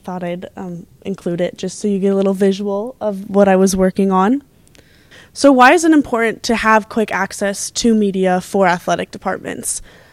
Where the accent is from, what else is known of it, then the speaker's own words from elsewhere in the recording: Denver, Colorado, United States; I'm from Denver, Colorado, and I'm on the women's soccer team here at Dominican